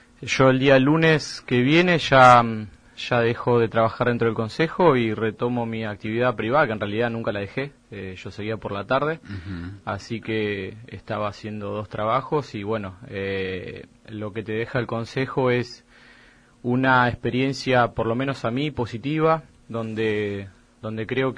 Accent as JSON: {"language": "Spanish", "town": "Pinamar", "region": "Buenos Aires Province", "country": "Argentina", "tie": "born or raised there", "said": "soy una persona de Pinamar de toda la vida, pero que nunca trabajé activamente en un partido"}